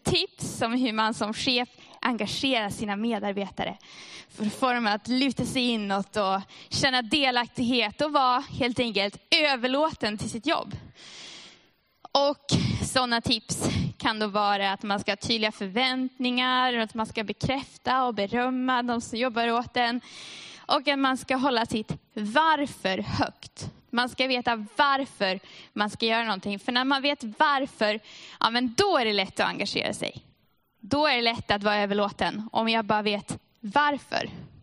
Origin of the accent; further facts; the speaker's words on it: Sweden; Och det är ju tur, jag kommer från Sverige så jag kan dra referenser till Sverige.